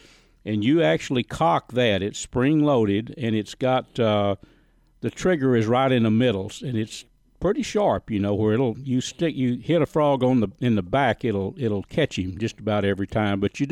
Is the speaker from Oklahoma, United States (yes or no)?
no; Texas, United States; I grew up in Red River County, up north of Clarksville. Actually, my dad owned the old Dimple store.